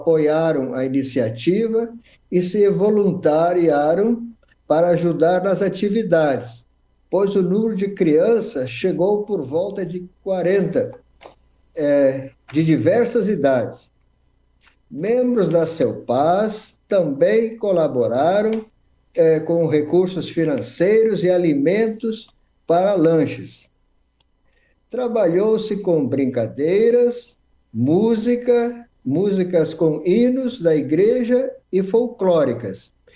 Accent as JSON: {"language": "Portuguese", "region": "Rio Grande do Sul", "country": "Brazil", "lives_now": "Itaboraí, Brazil", "said": "Bom, eu sou gaúcho"}